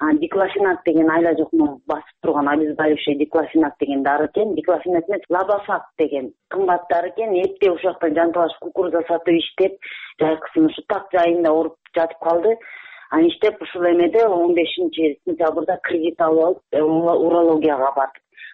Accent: Issyk-Kul Region, Kyrgyzstan; ушу Чолпан Ата шаарына карашты Бул Сыйыр айылынын Бактыдулоното айылында туулуп өскөм.

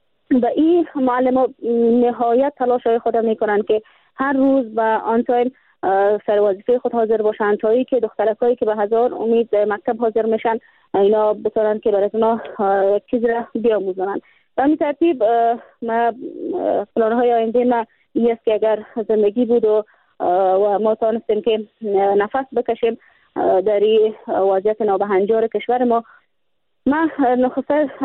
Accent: Afghanistan; برای مردم هم به ولسواریم، قریم، به ولایتم و به کل افغانستانم ما بتانم که یک حامی باشم برای همکشور خودم

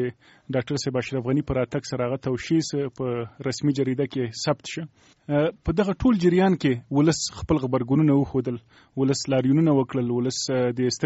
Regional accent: Paktika, Afghanistan; زه د پکتیکا ولایت یم.

